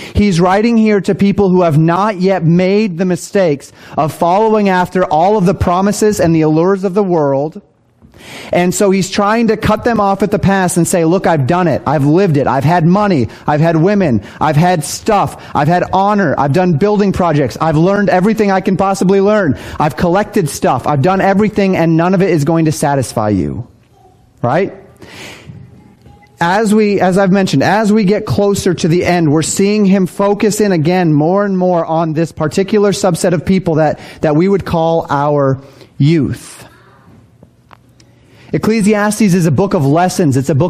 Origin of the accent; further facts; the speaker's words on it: Colorado, United States; I grew up in Colorado, that I used to get when I'd climb one of those mountains.